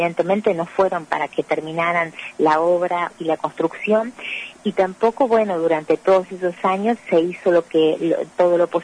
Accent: Argentina; como argentinos

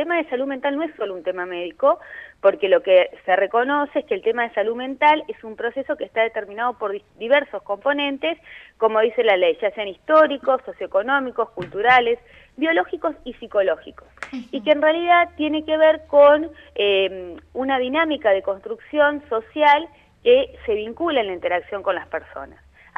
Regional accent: Carmen de Patagones, Buenos Aires Province, Argentina; Nosotros, Caro, que crecimos en Patagones

